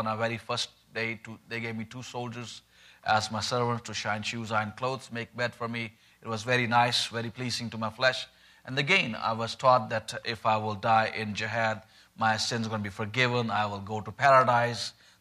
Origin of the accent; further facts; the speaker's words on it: Pakistan; first language Punjabi; English is a second language; I was born right in the middle of the country, grew up there, and as I was growing up in Pakistan, went in a government school, public school, where Islamic studies is compulsory.